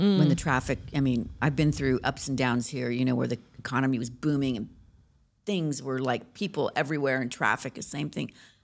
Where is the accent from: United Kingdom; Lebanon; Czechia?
Lebanon; also born or lived in Syria; now in United States; I'm half Lebanese, half Syrian.